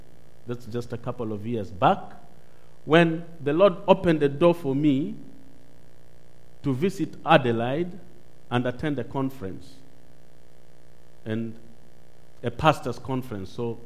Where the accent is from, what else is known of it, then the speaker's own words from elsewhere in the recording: Nairobi, Kenya; Now, I was born in Nairobi, the capital city of Kenya, and well, my father was working in Nairobi.